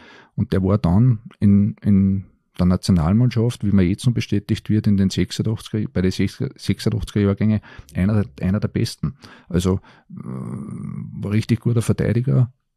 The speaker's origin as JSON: {"language": "German", "town": "Linz", "region": "Upper Austria", "country": "Austria", "tie": "born there", "said": "ich war damals einer von den wenigen gebürtigen Linzern, die beim EHC Österreich gespielt haben, Anfang der 90er Jahre."}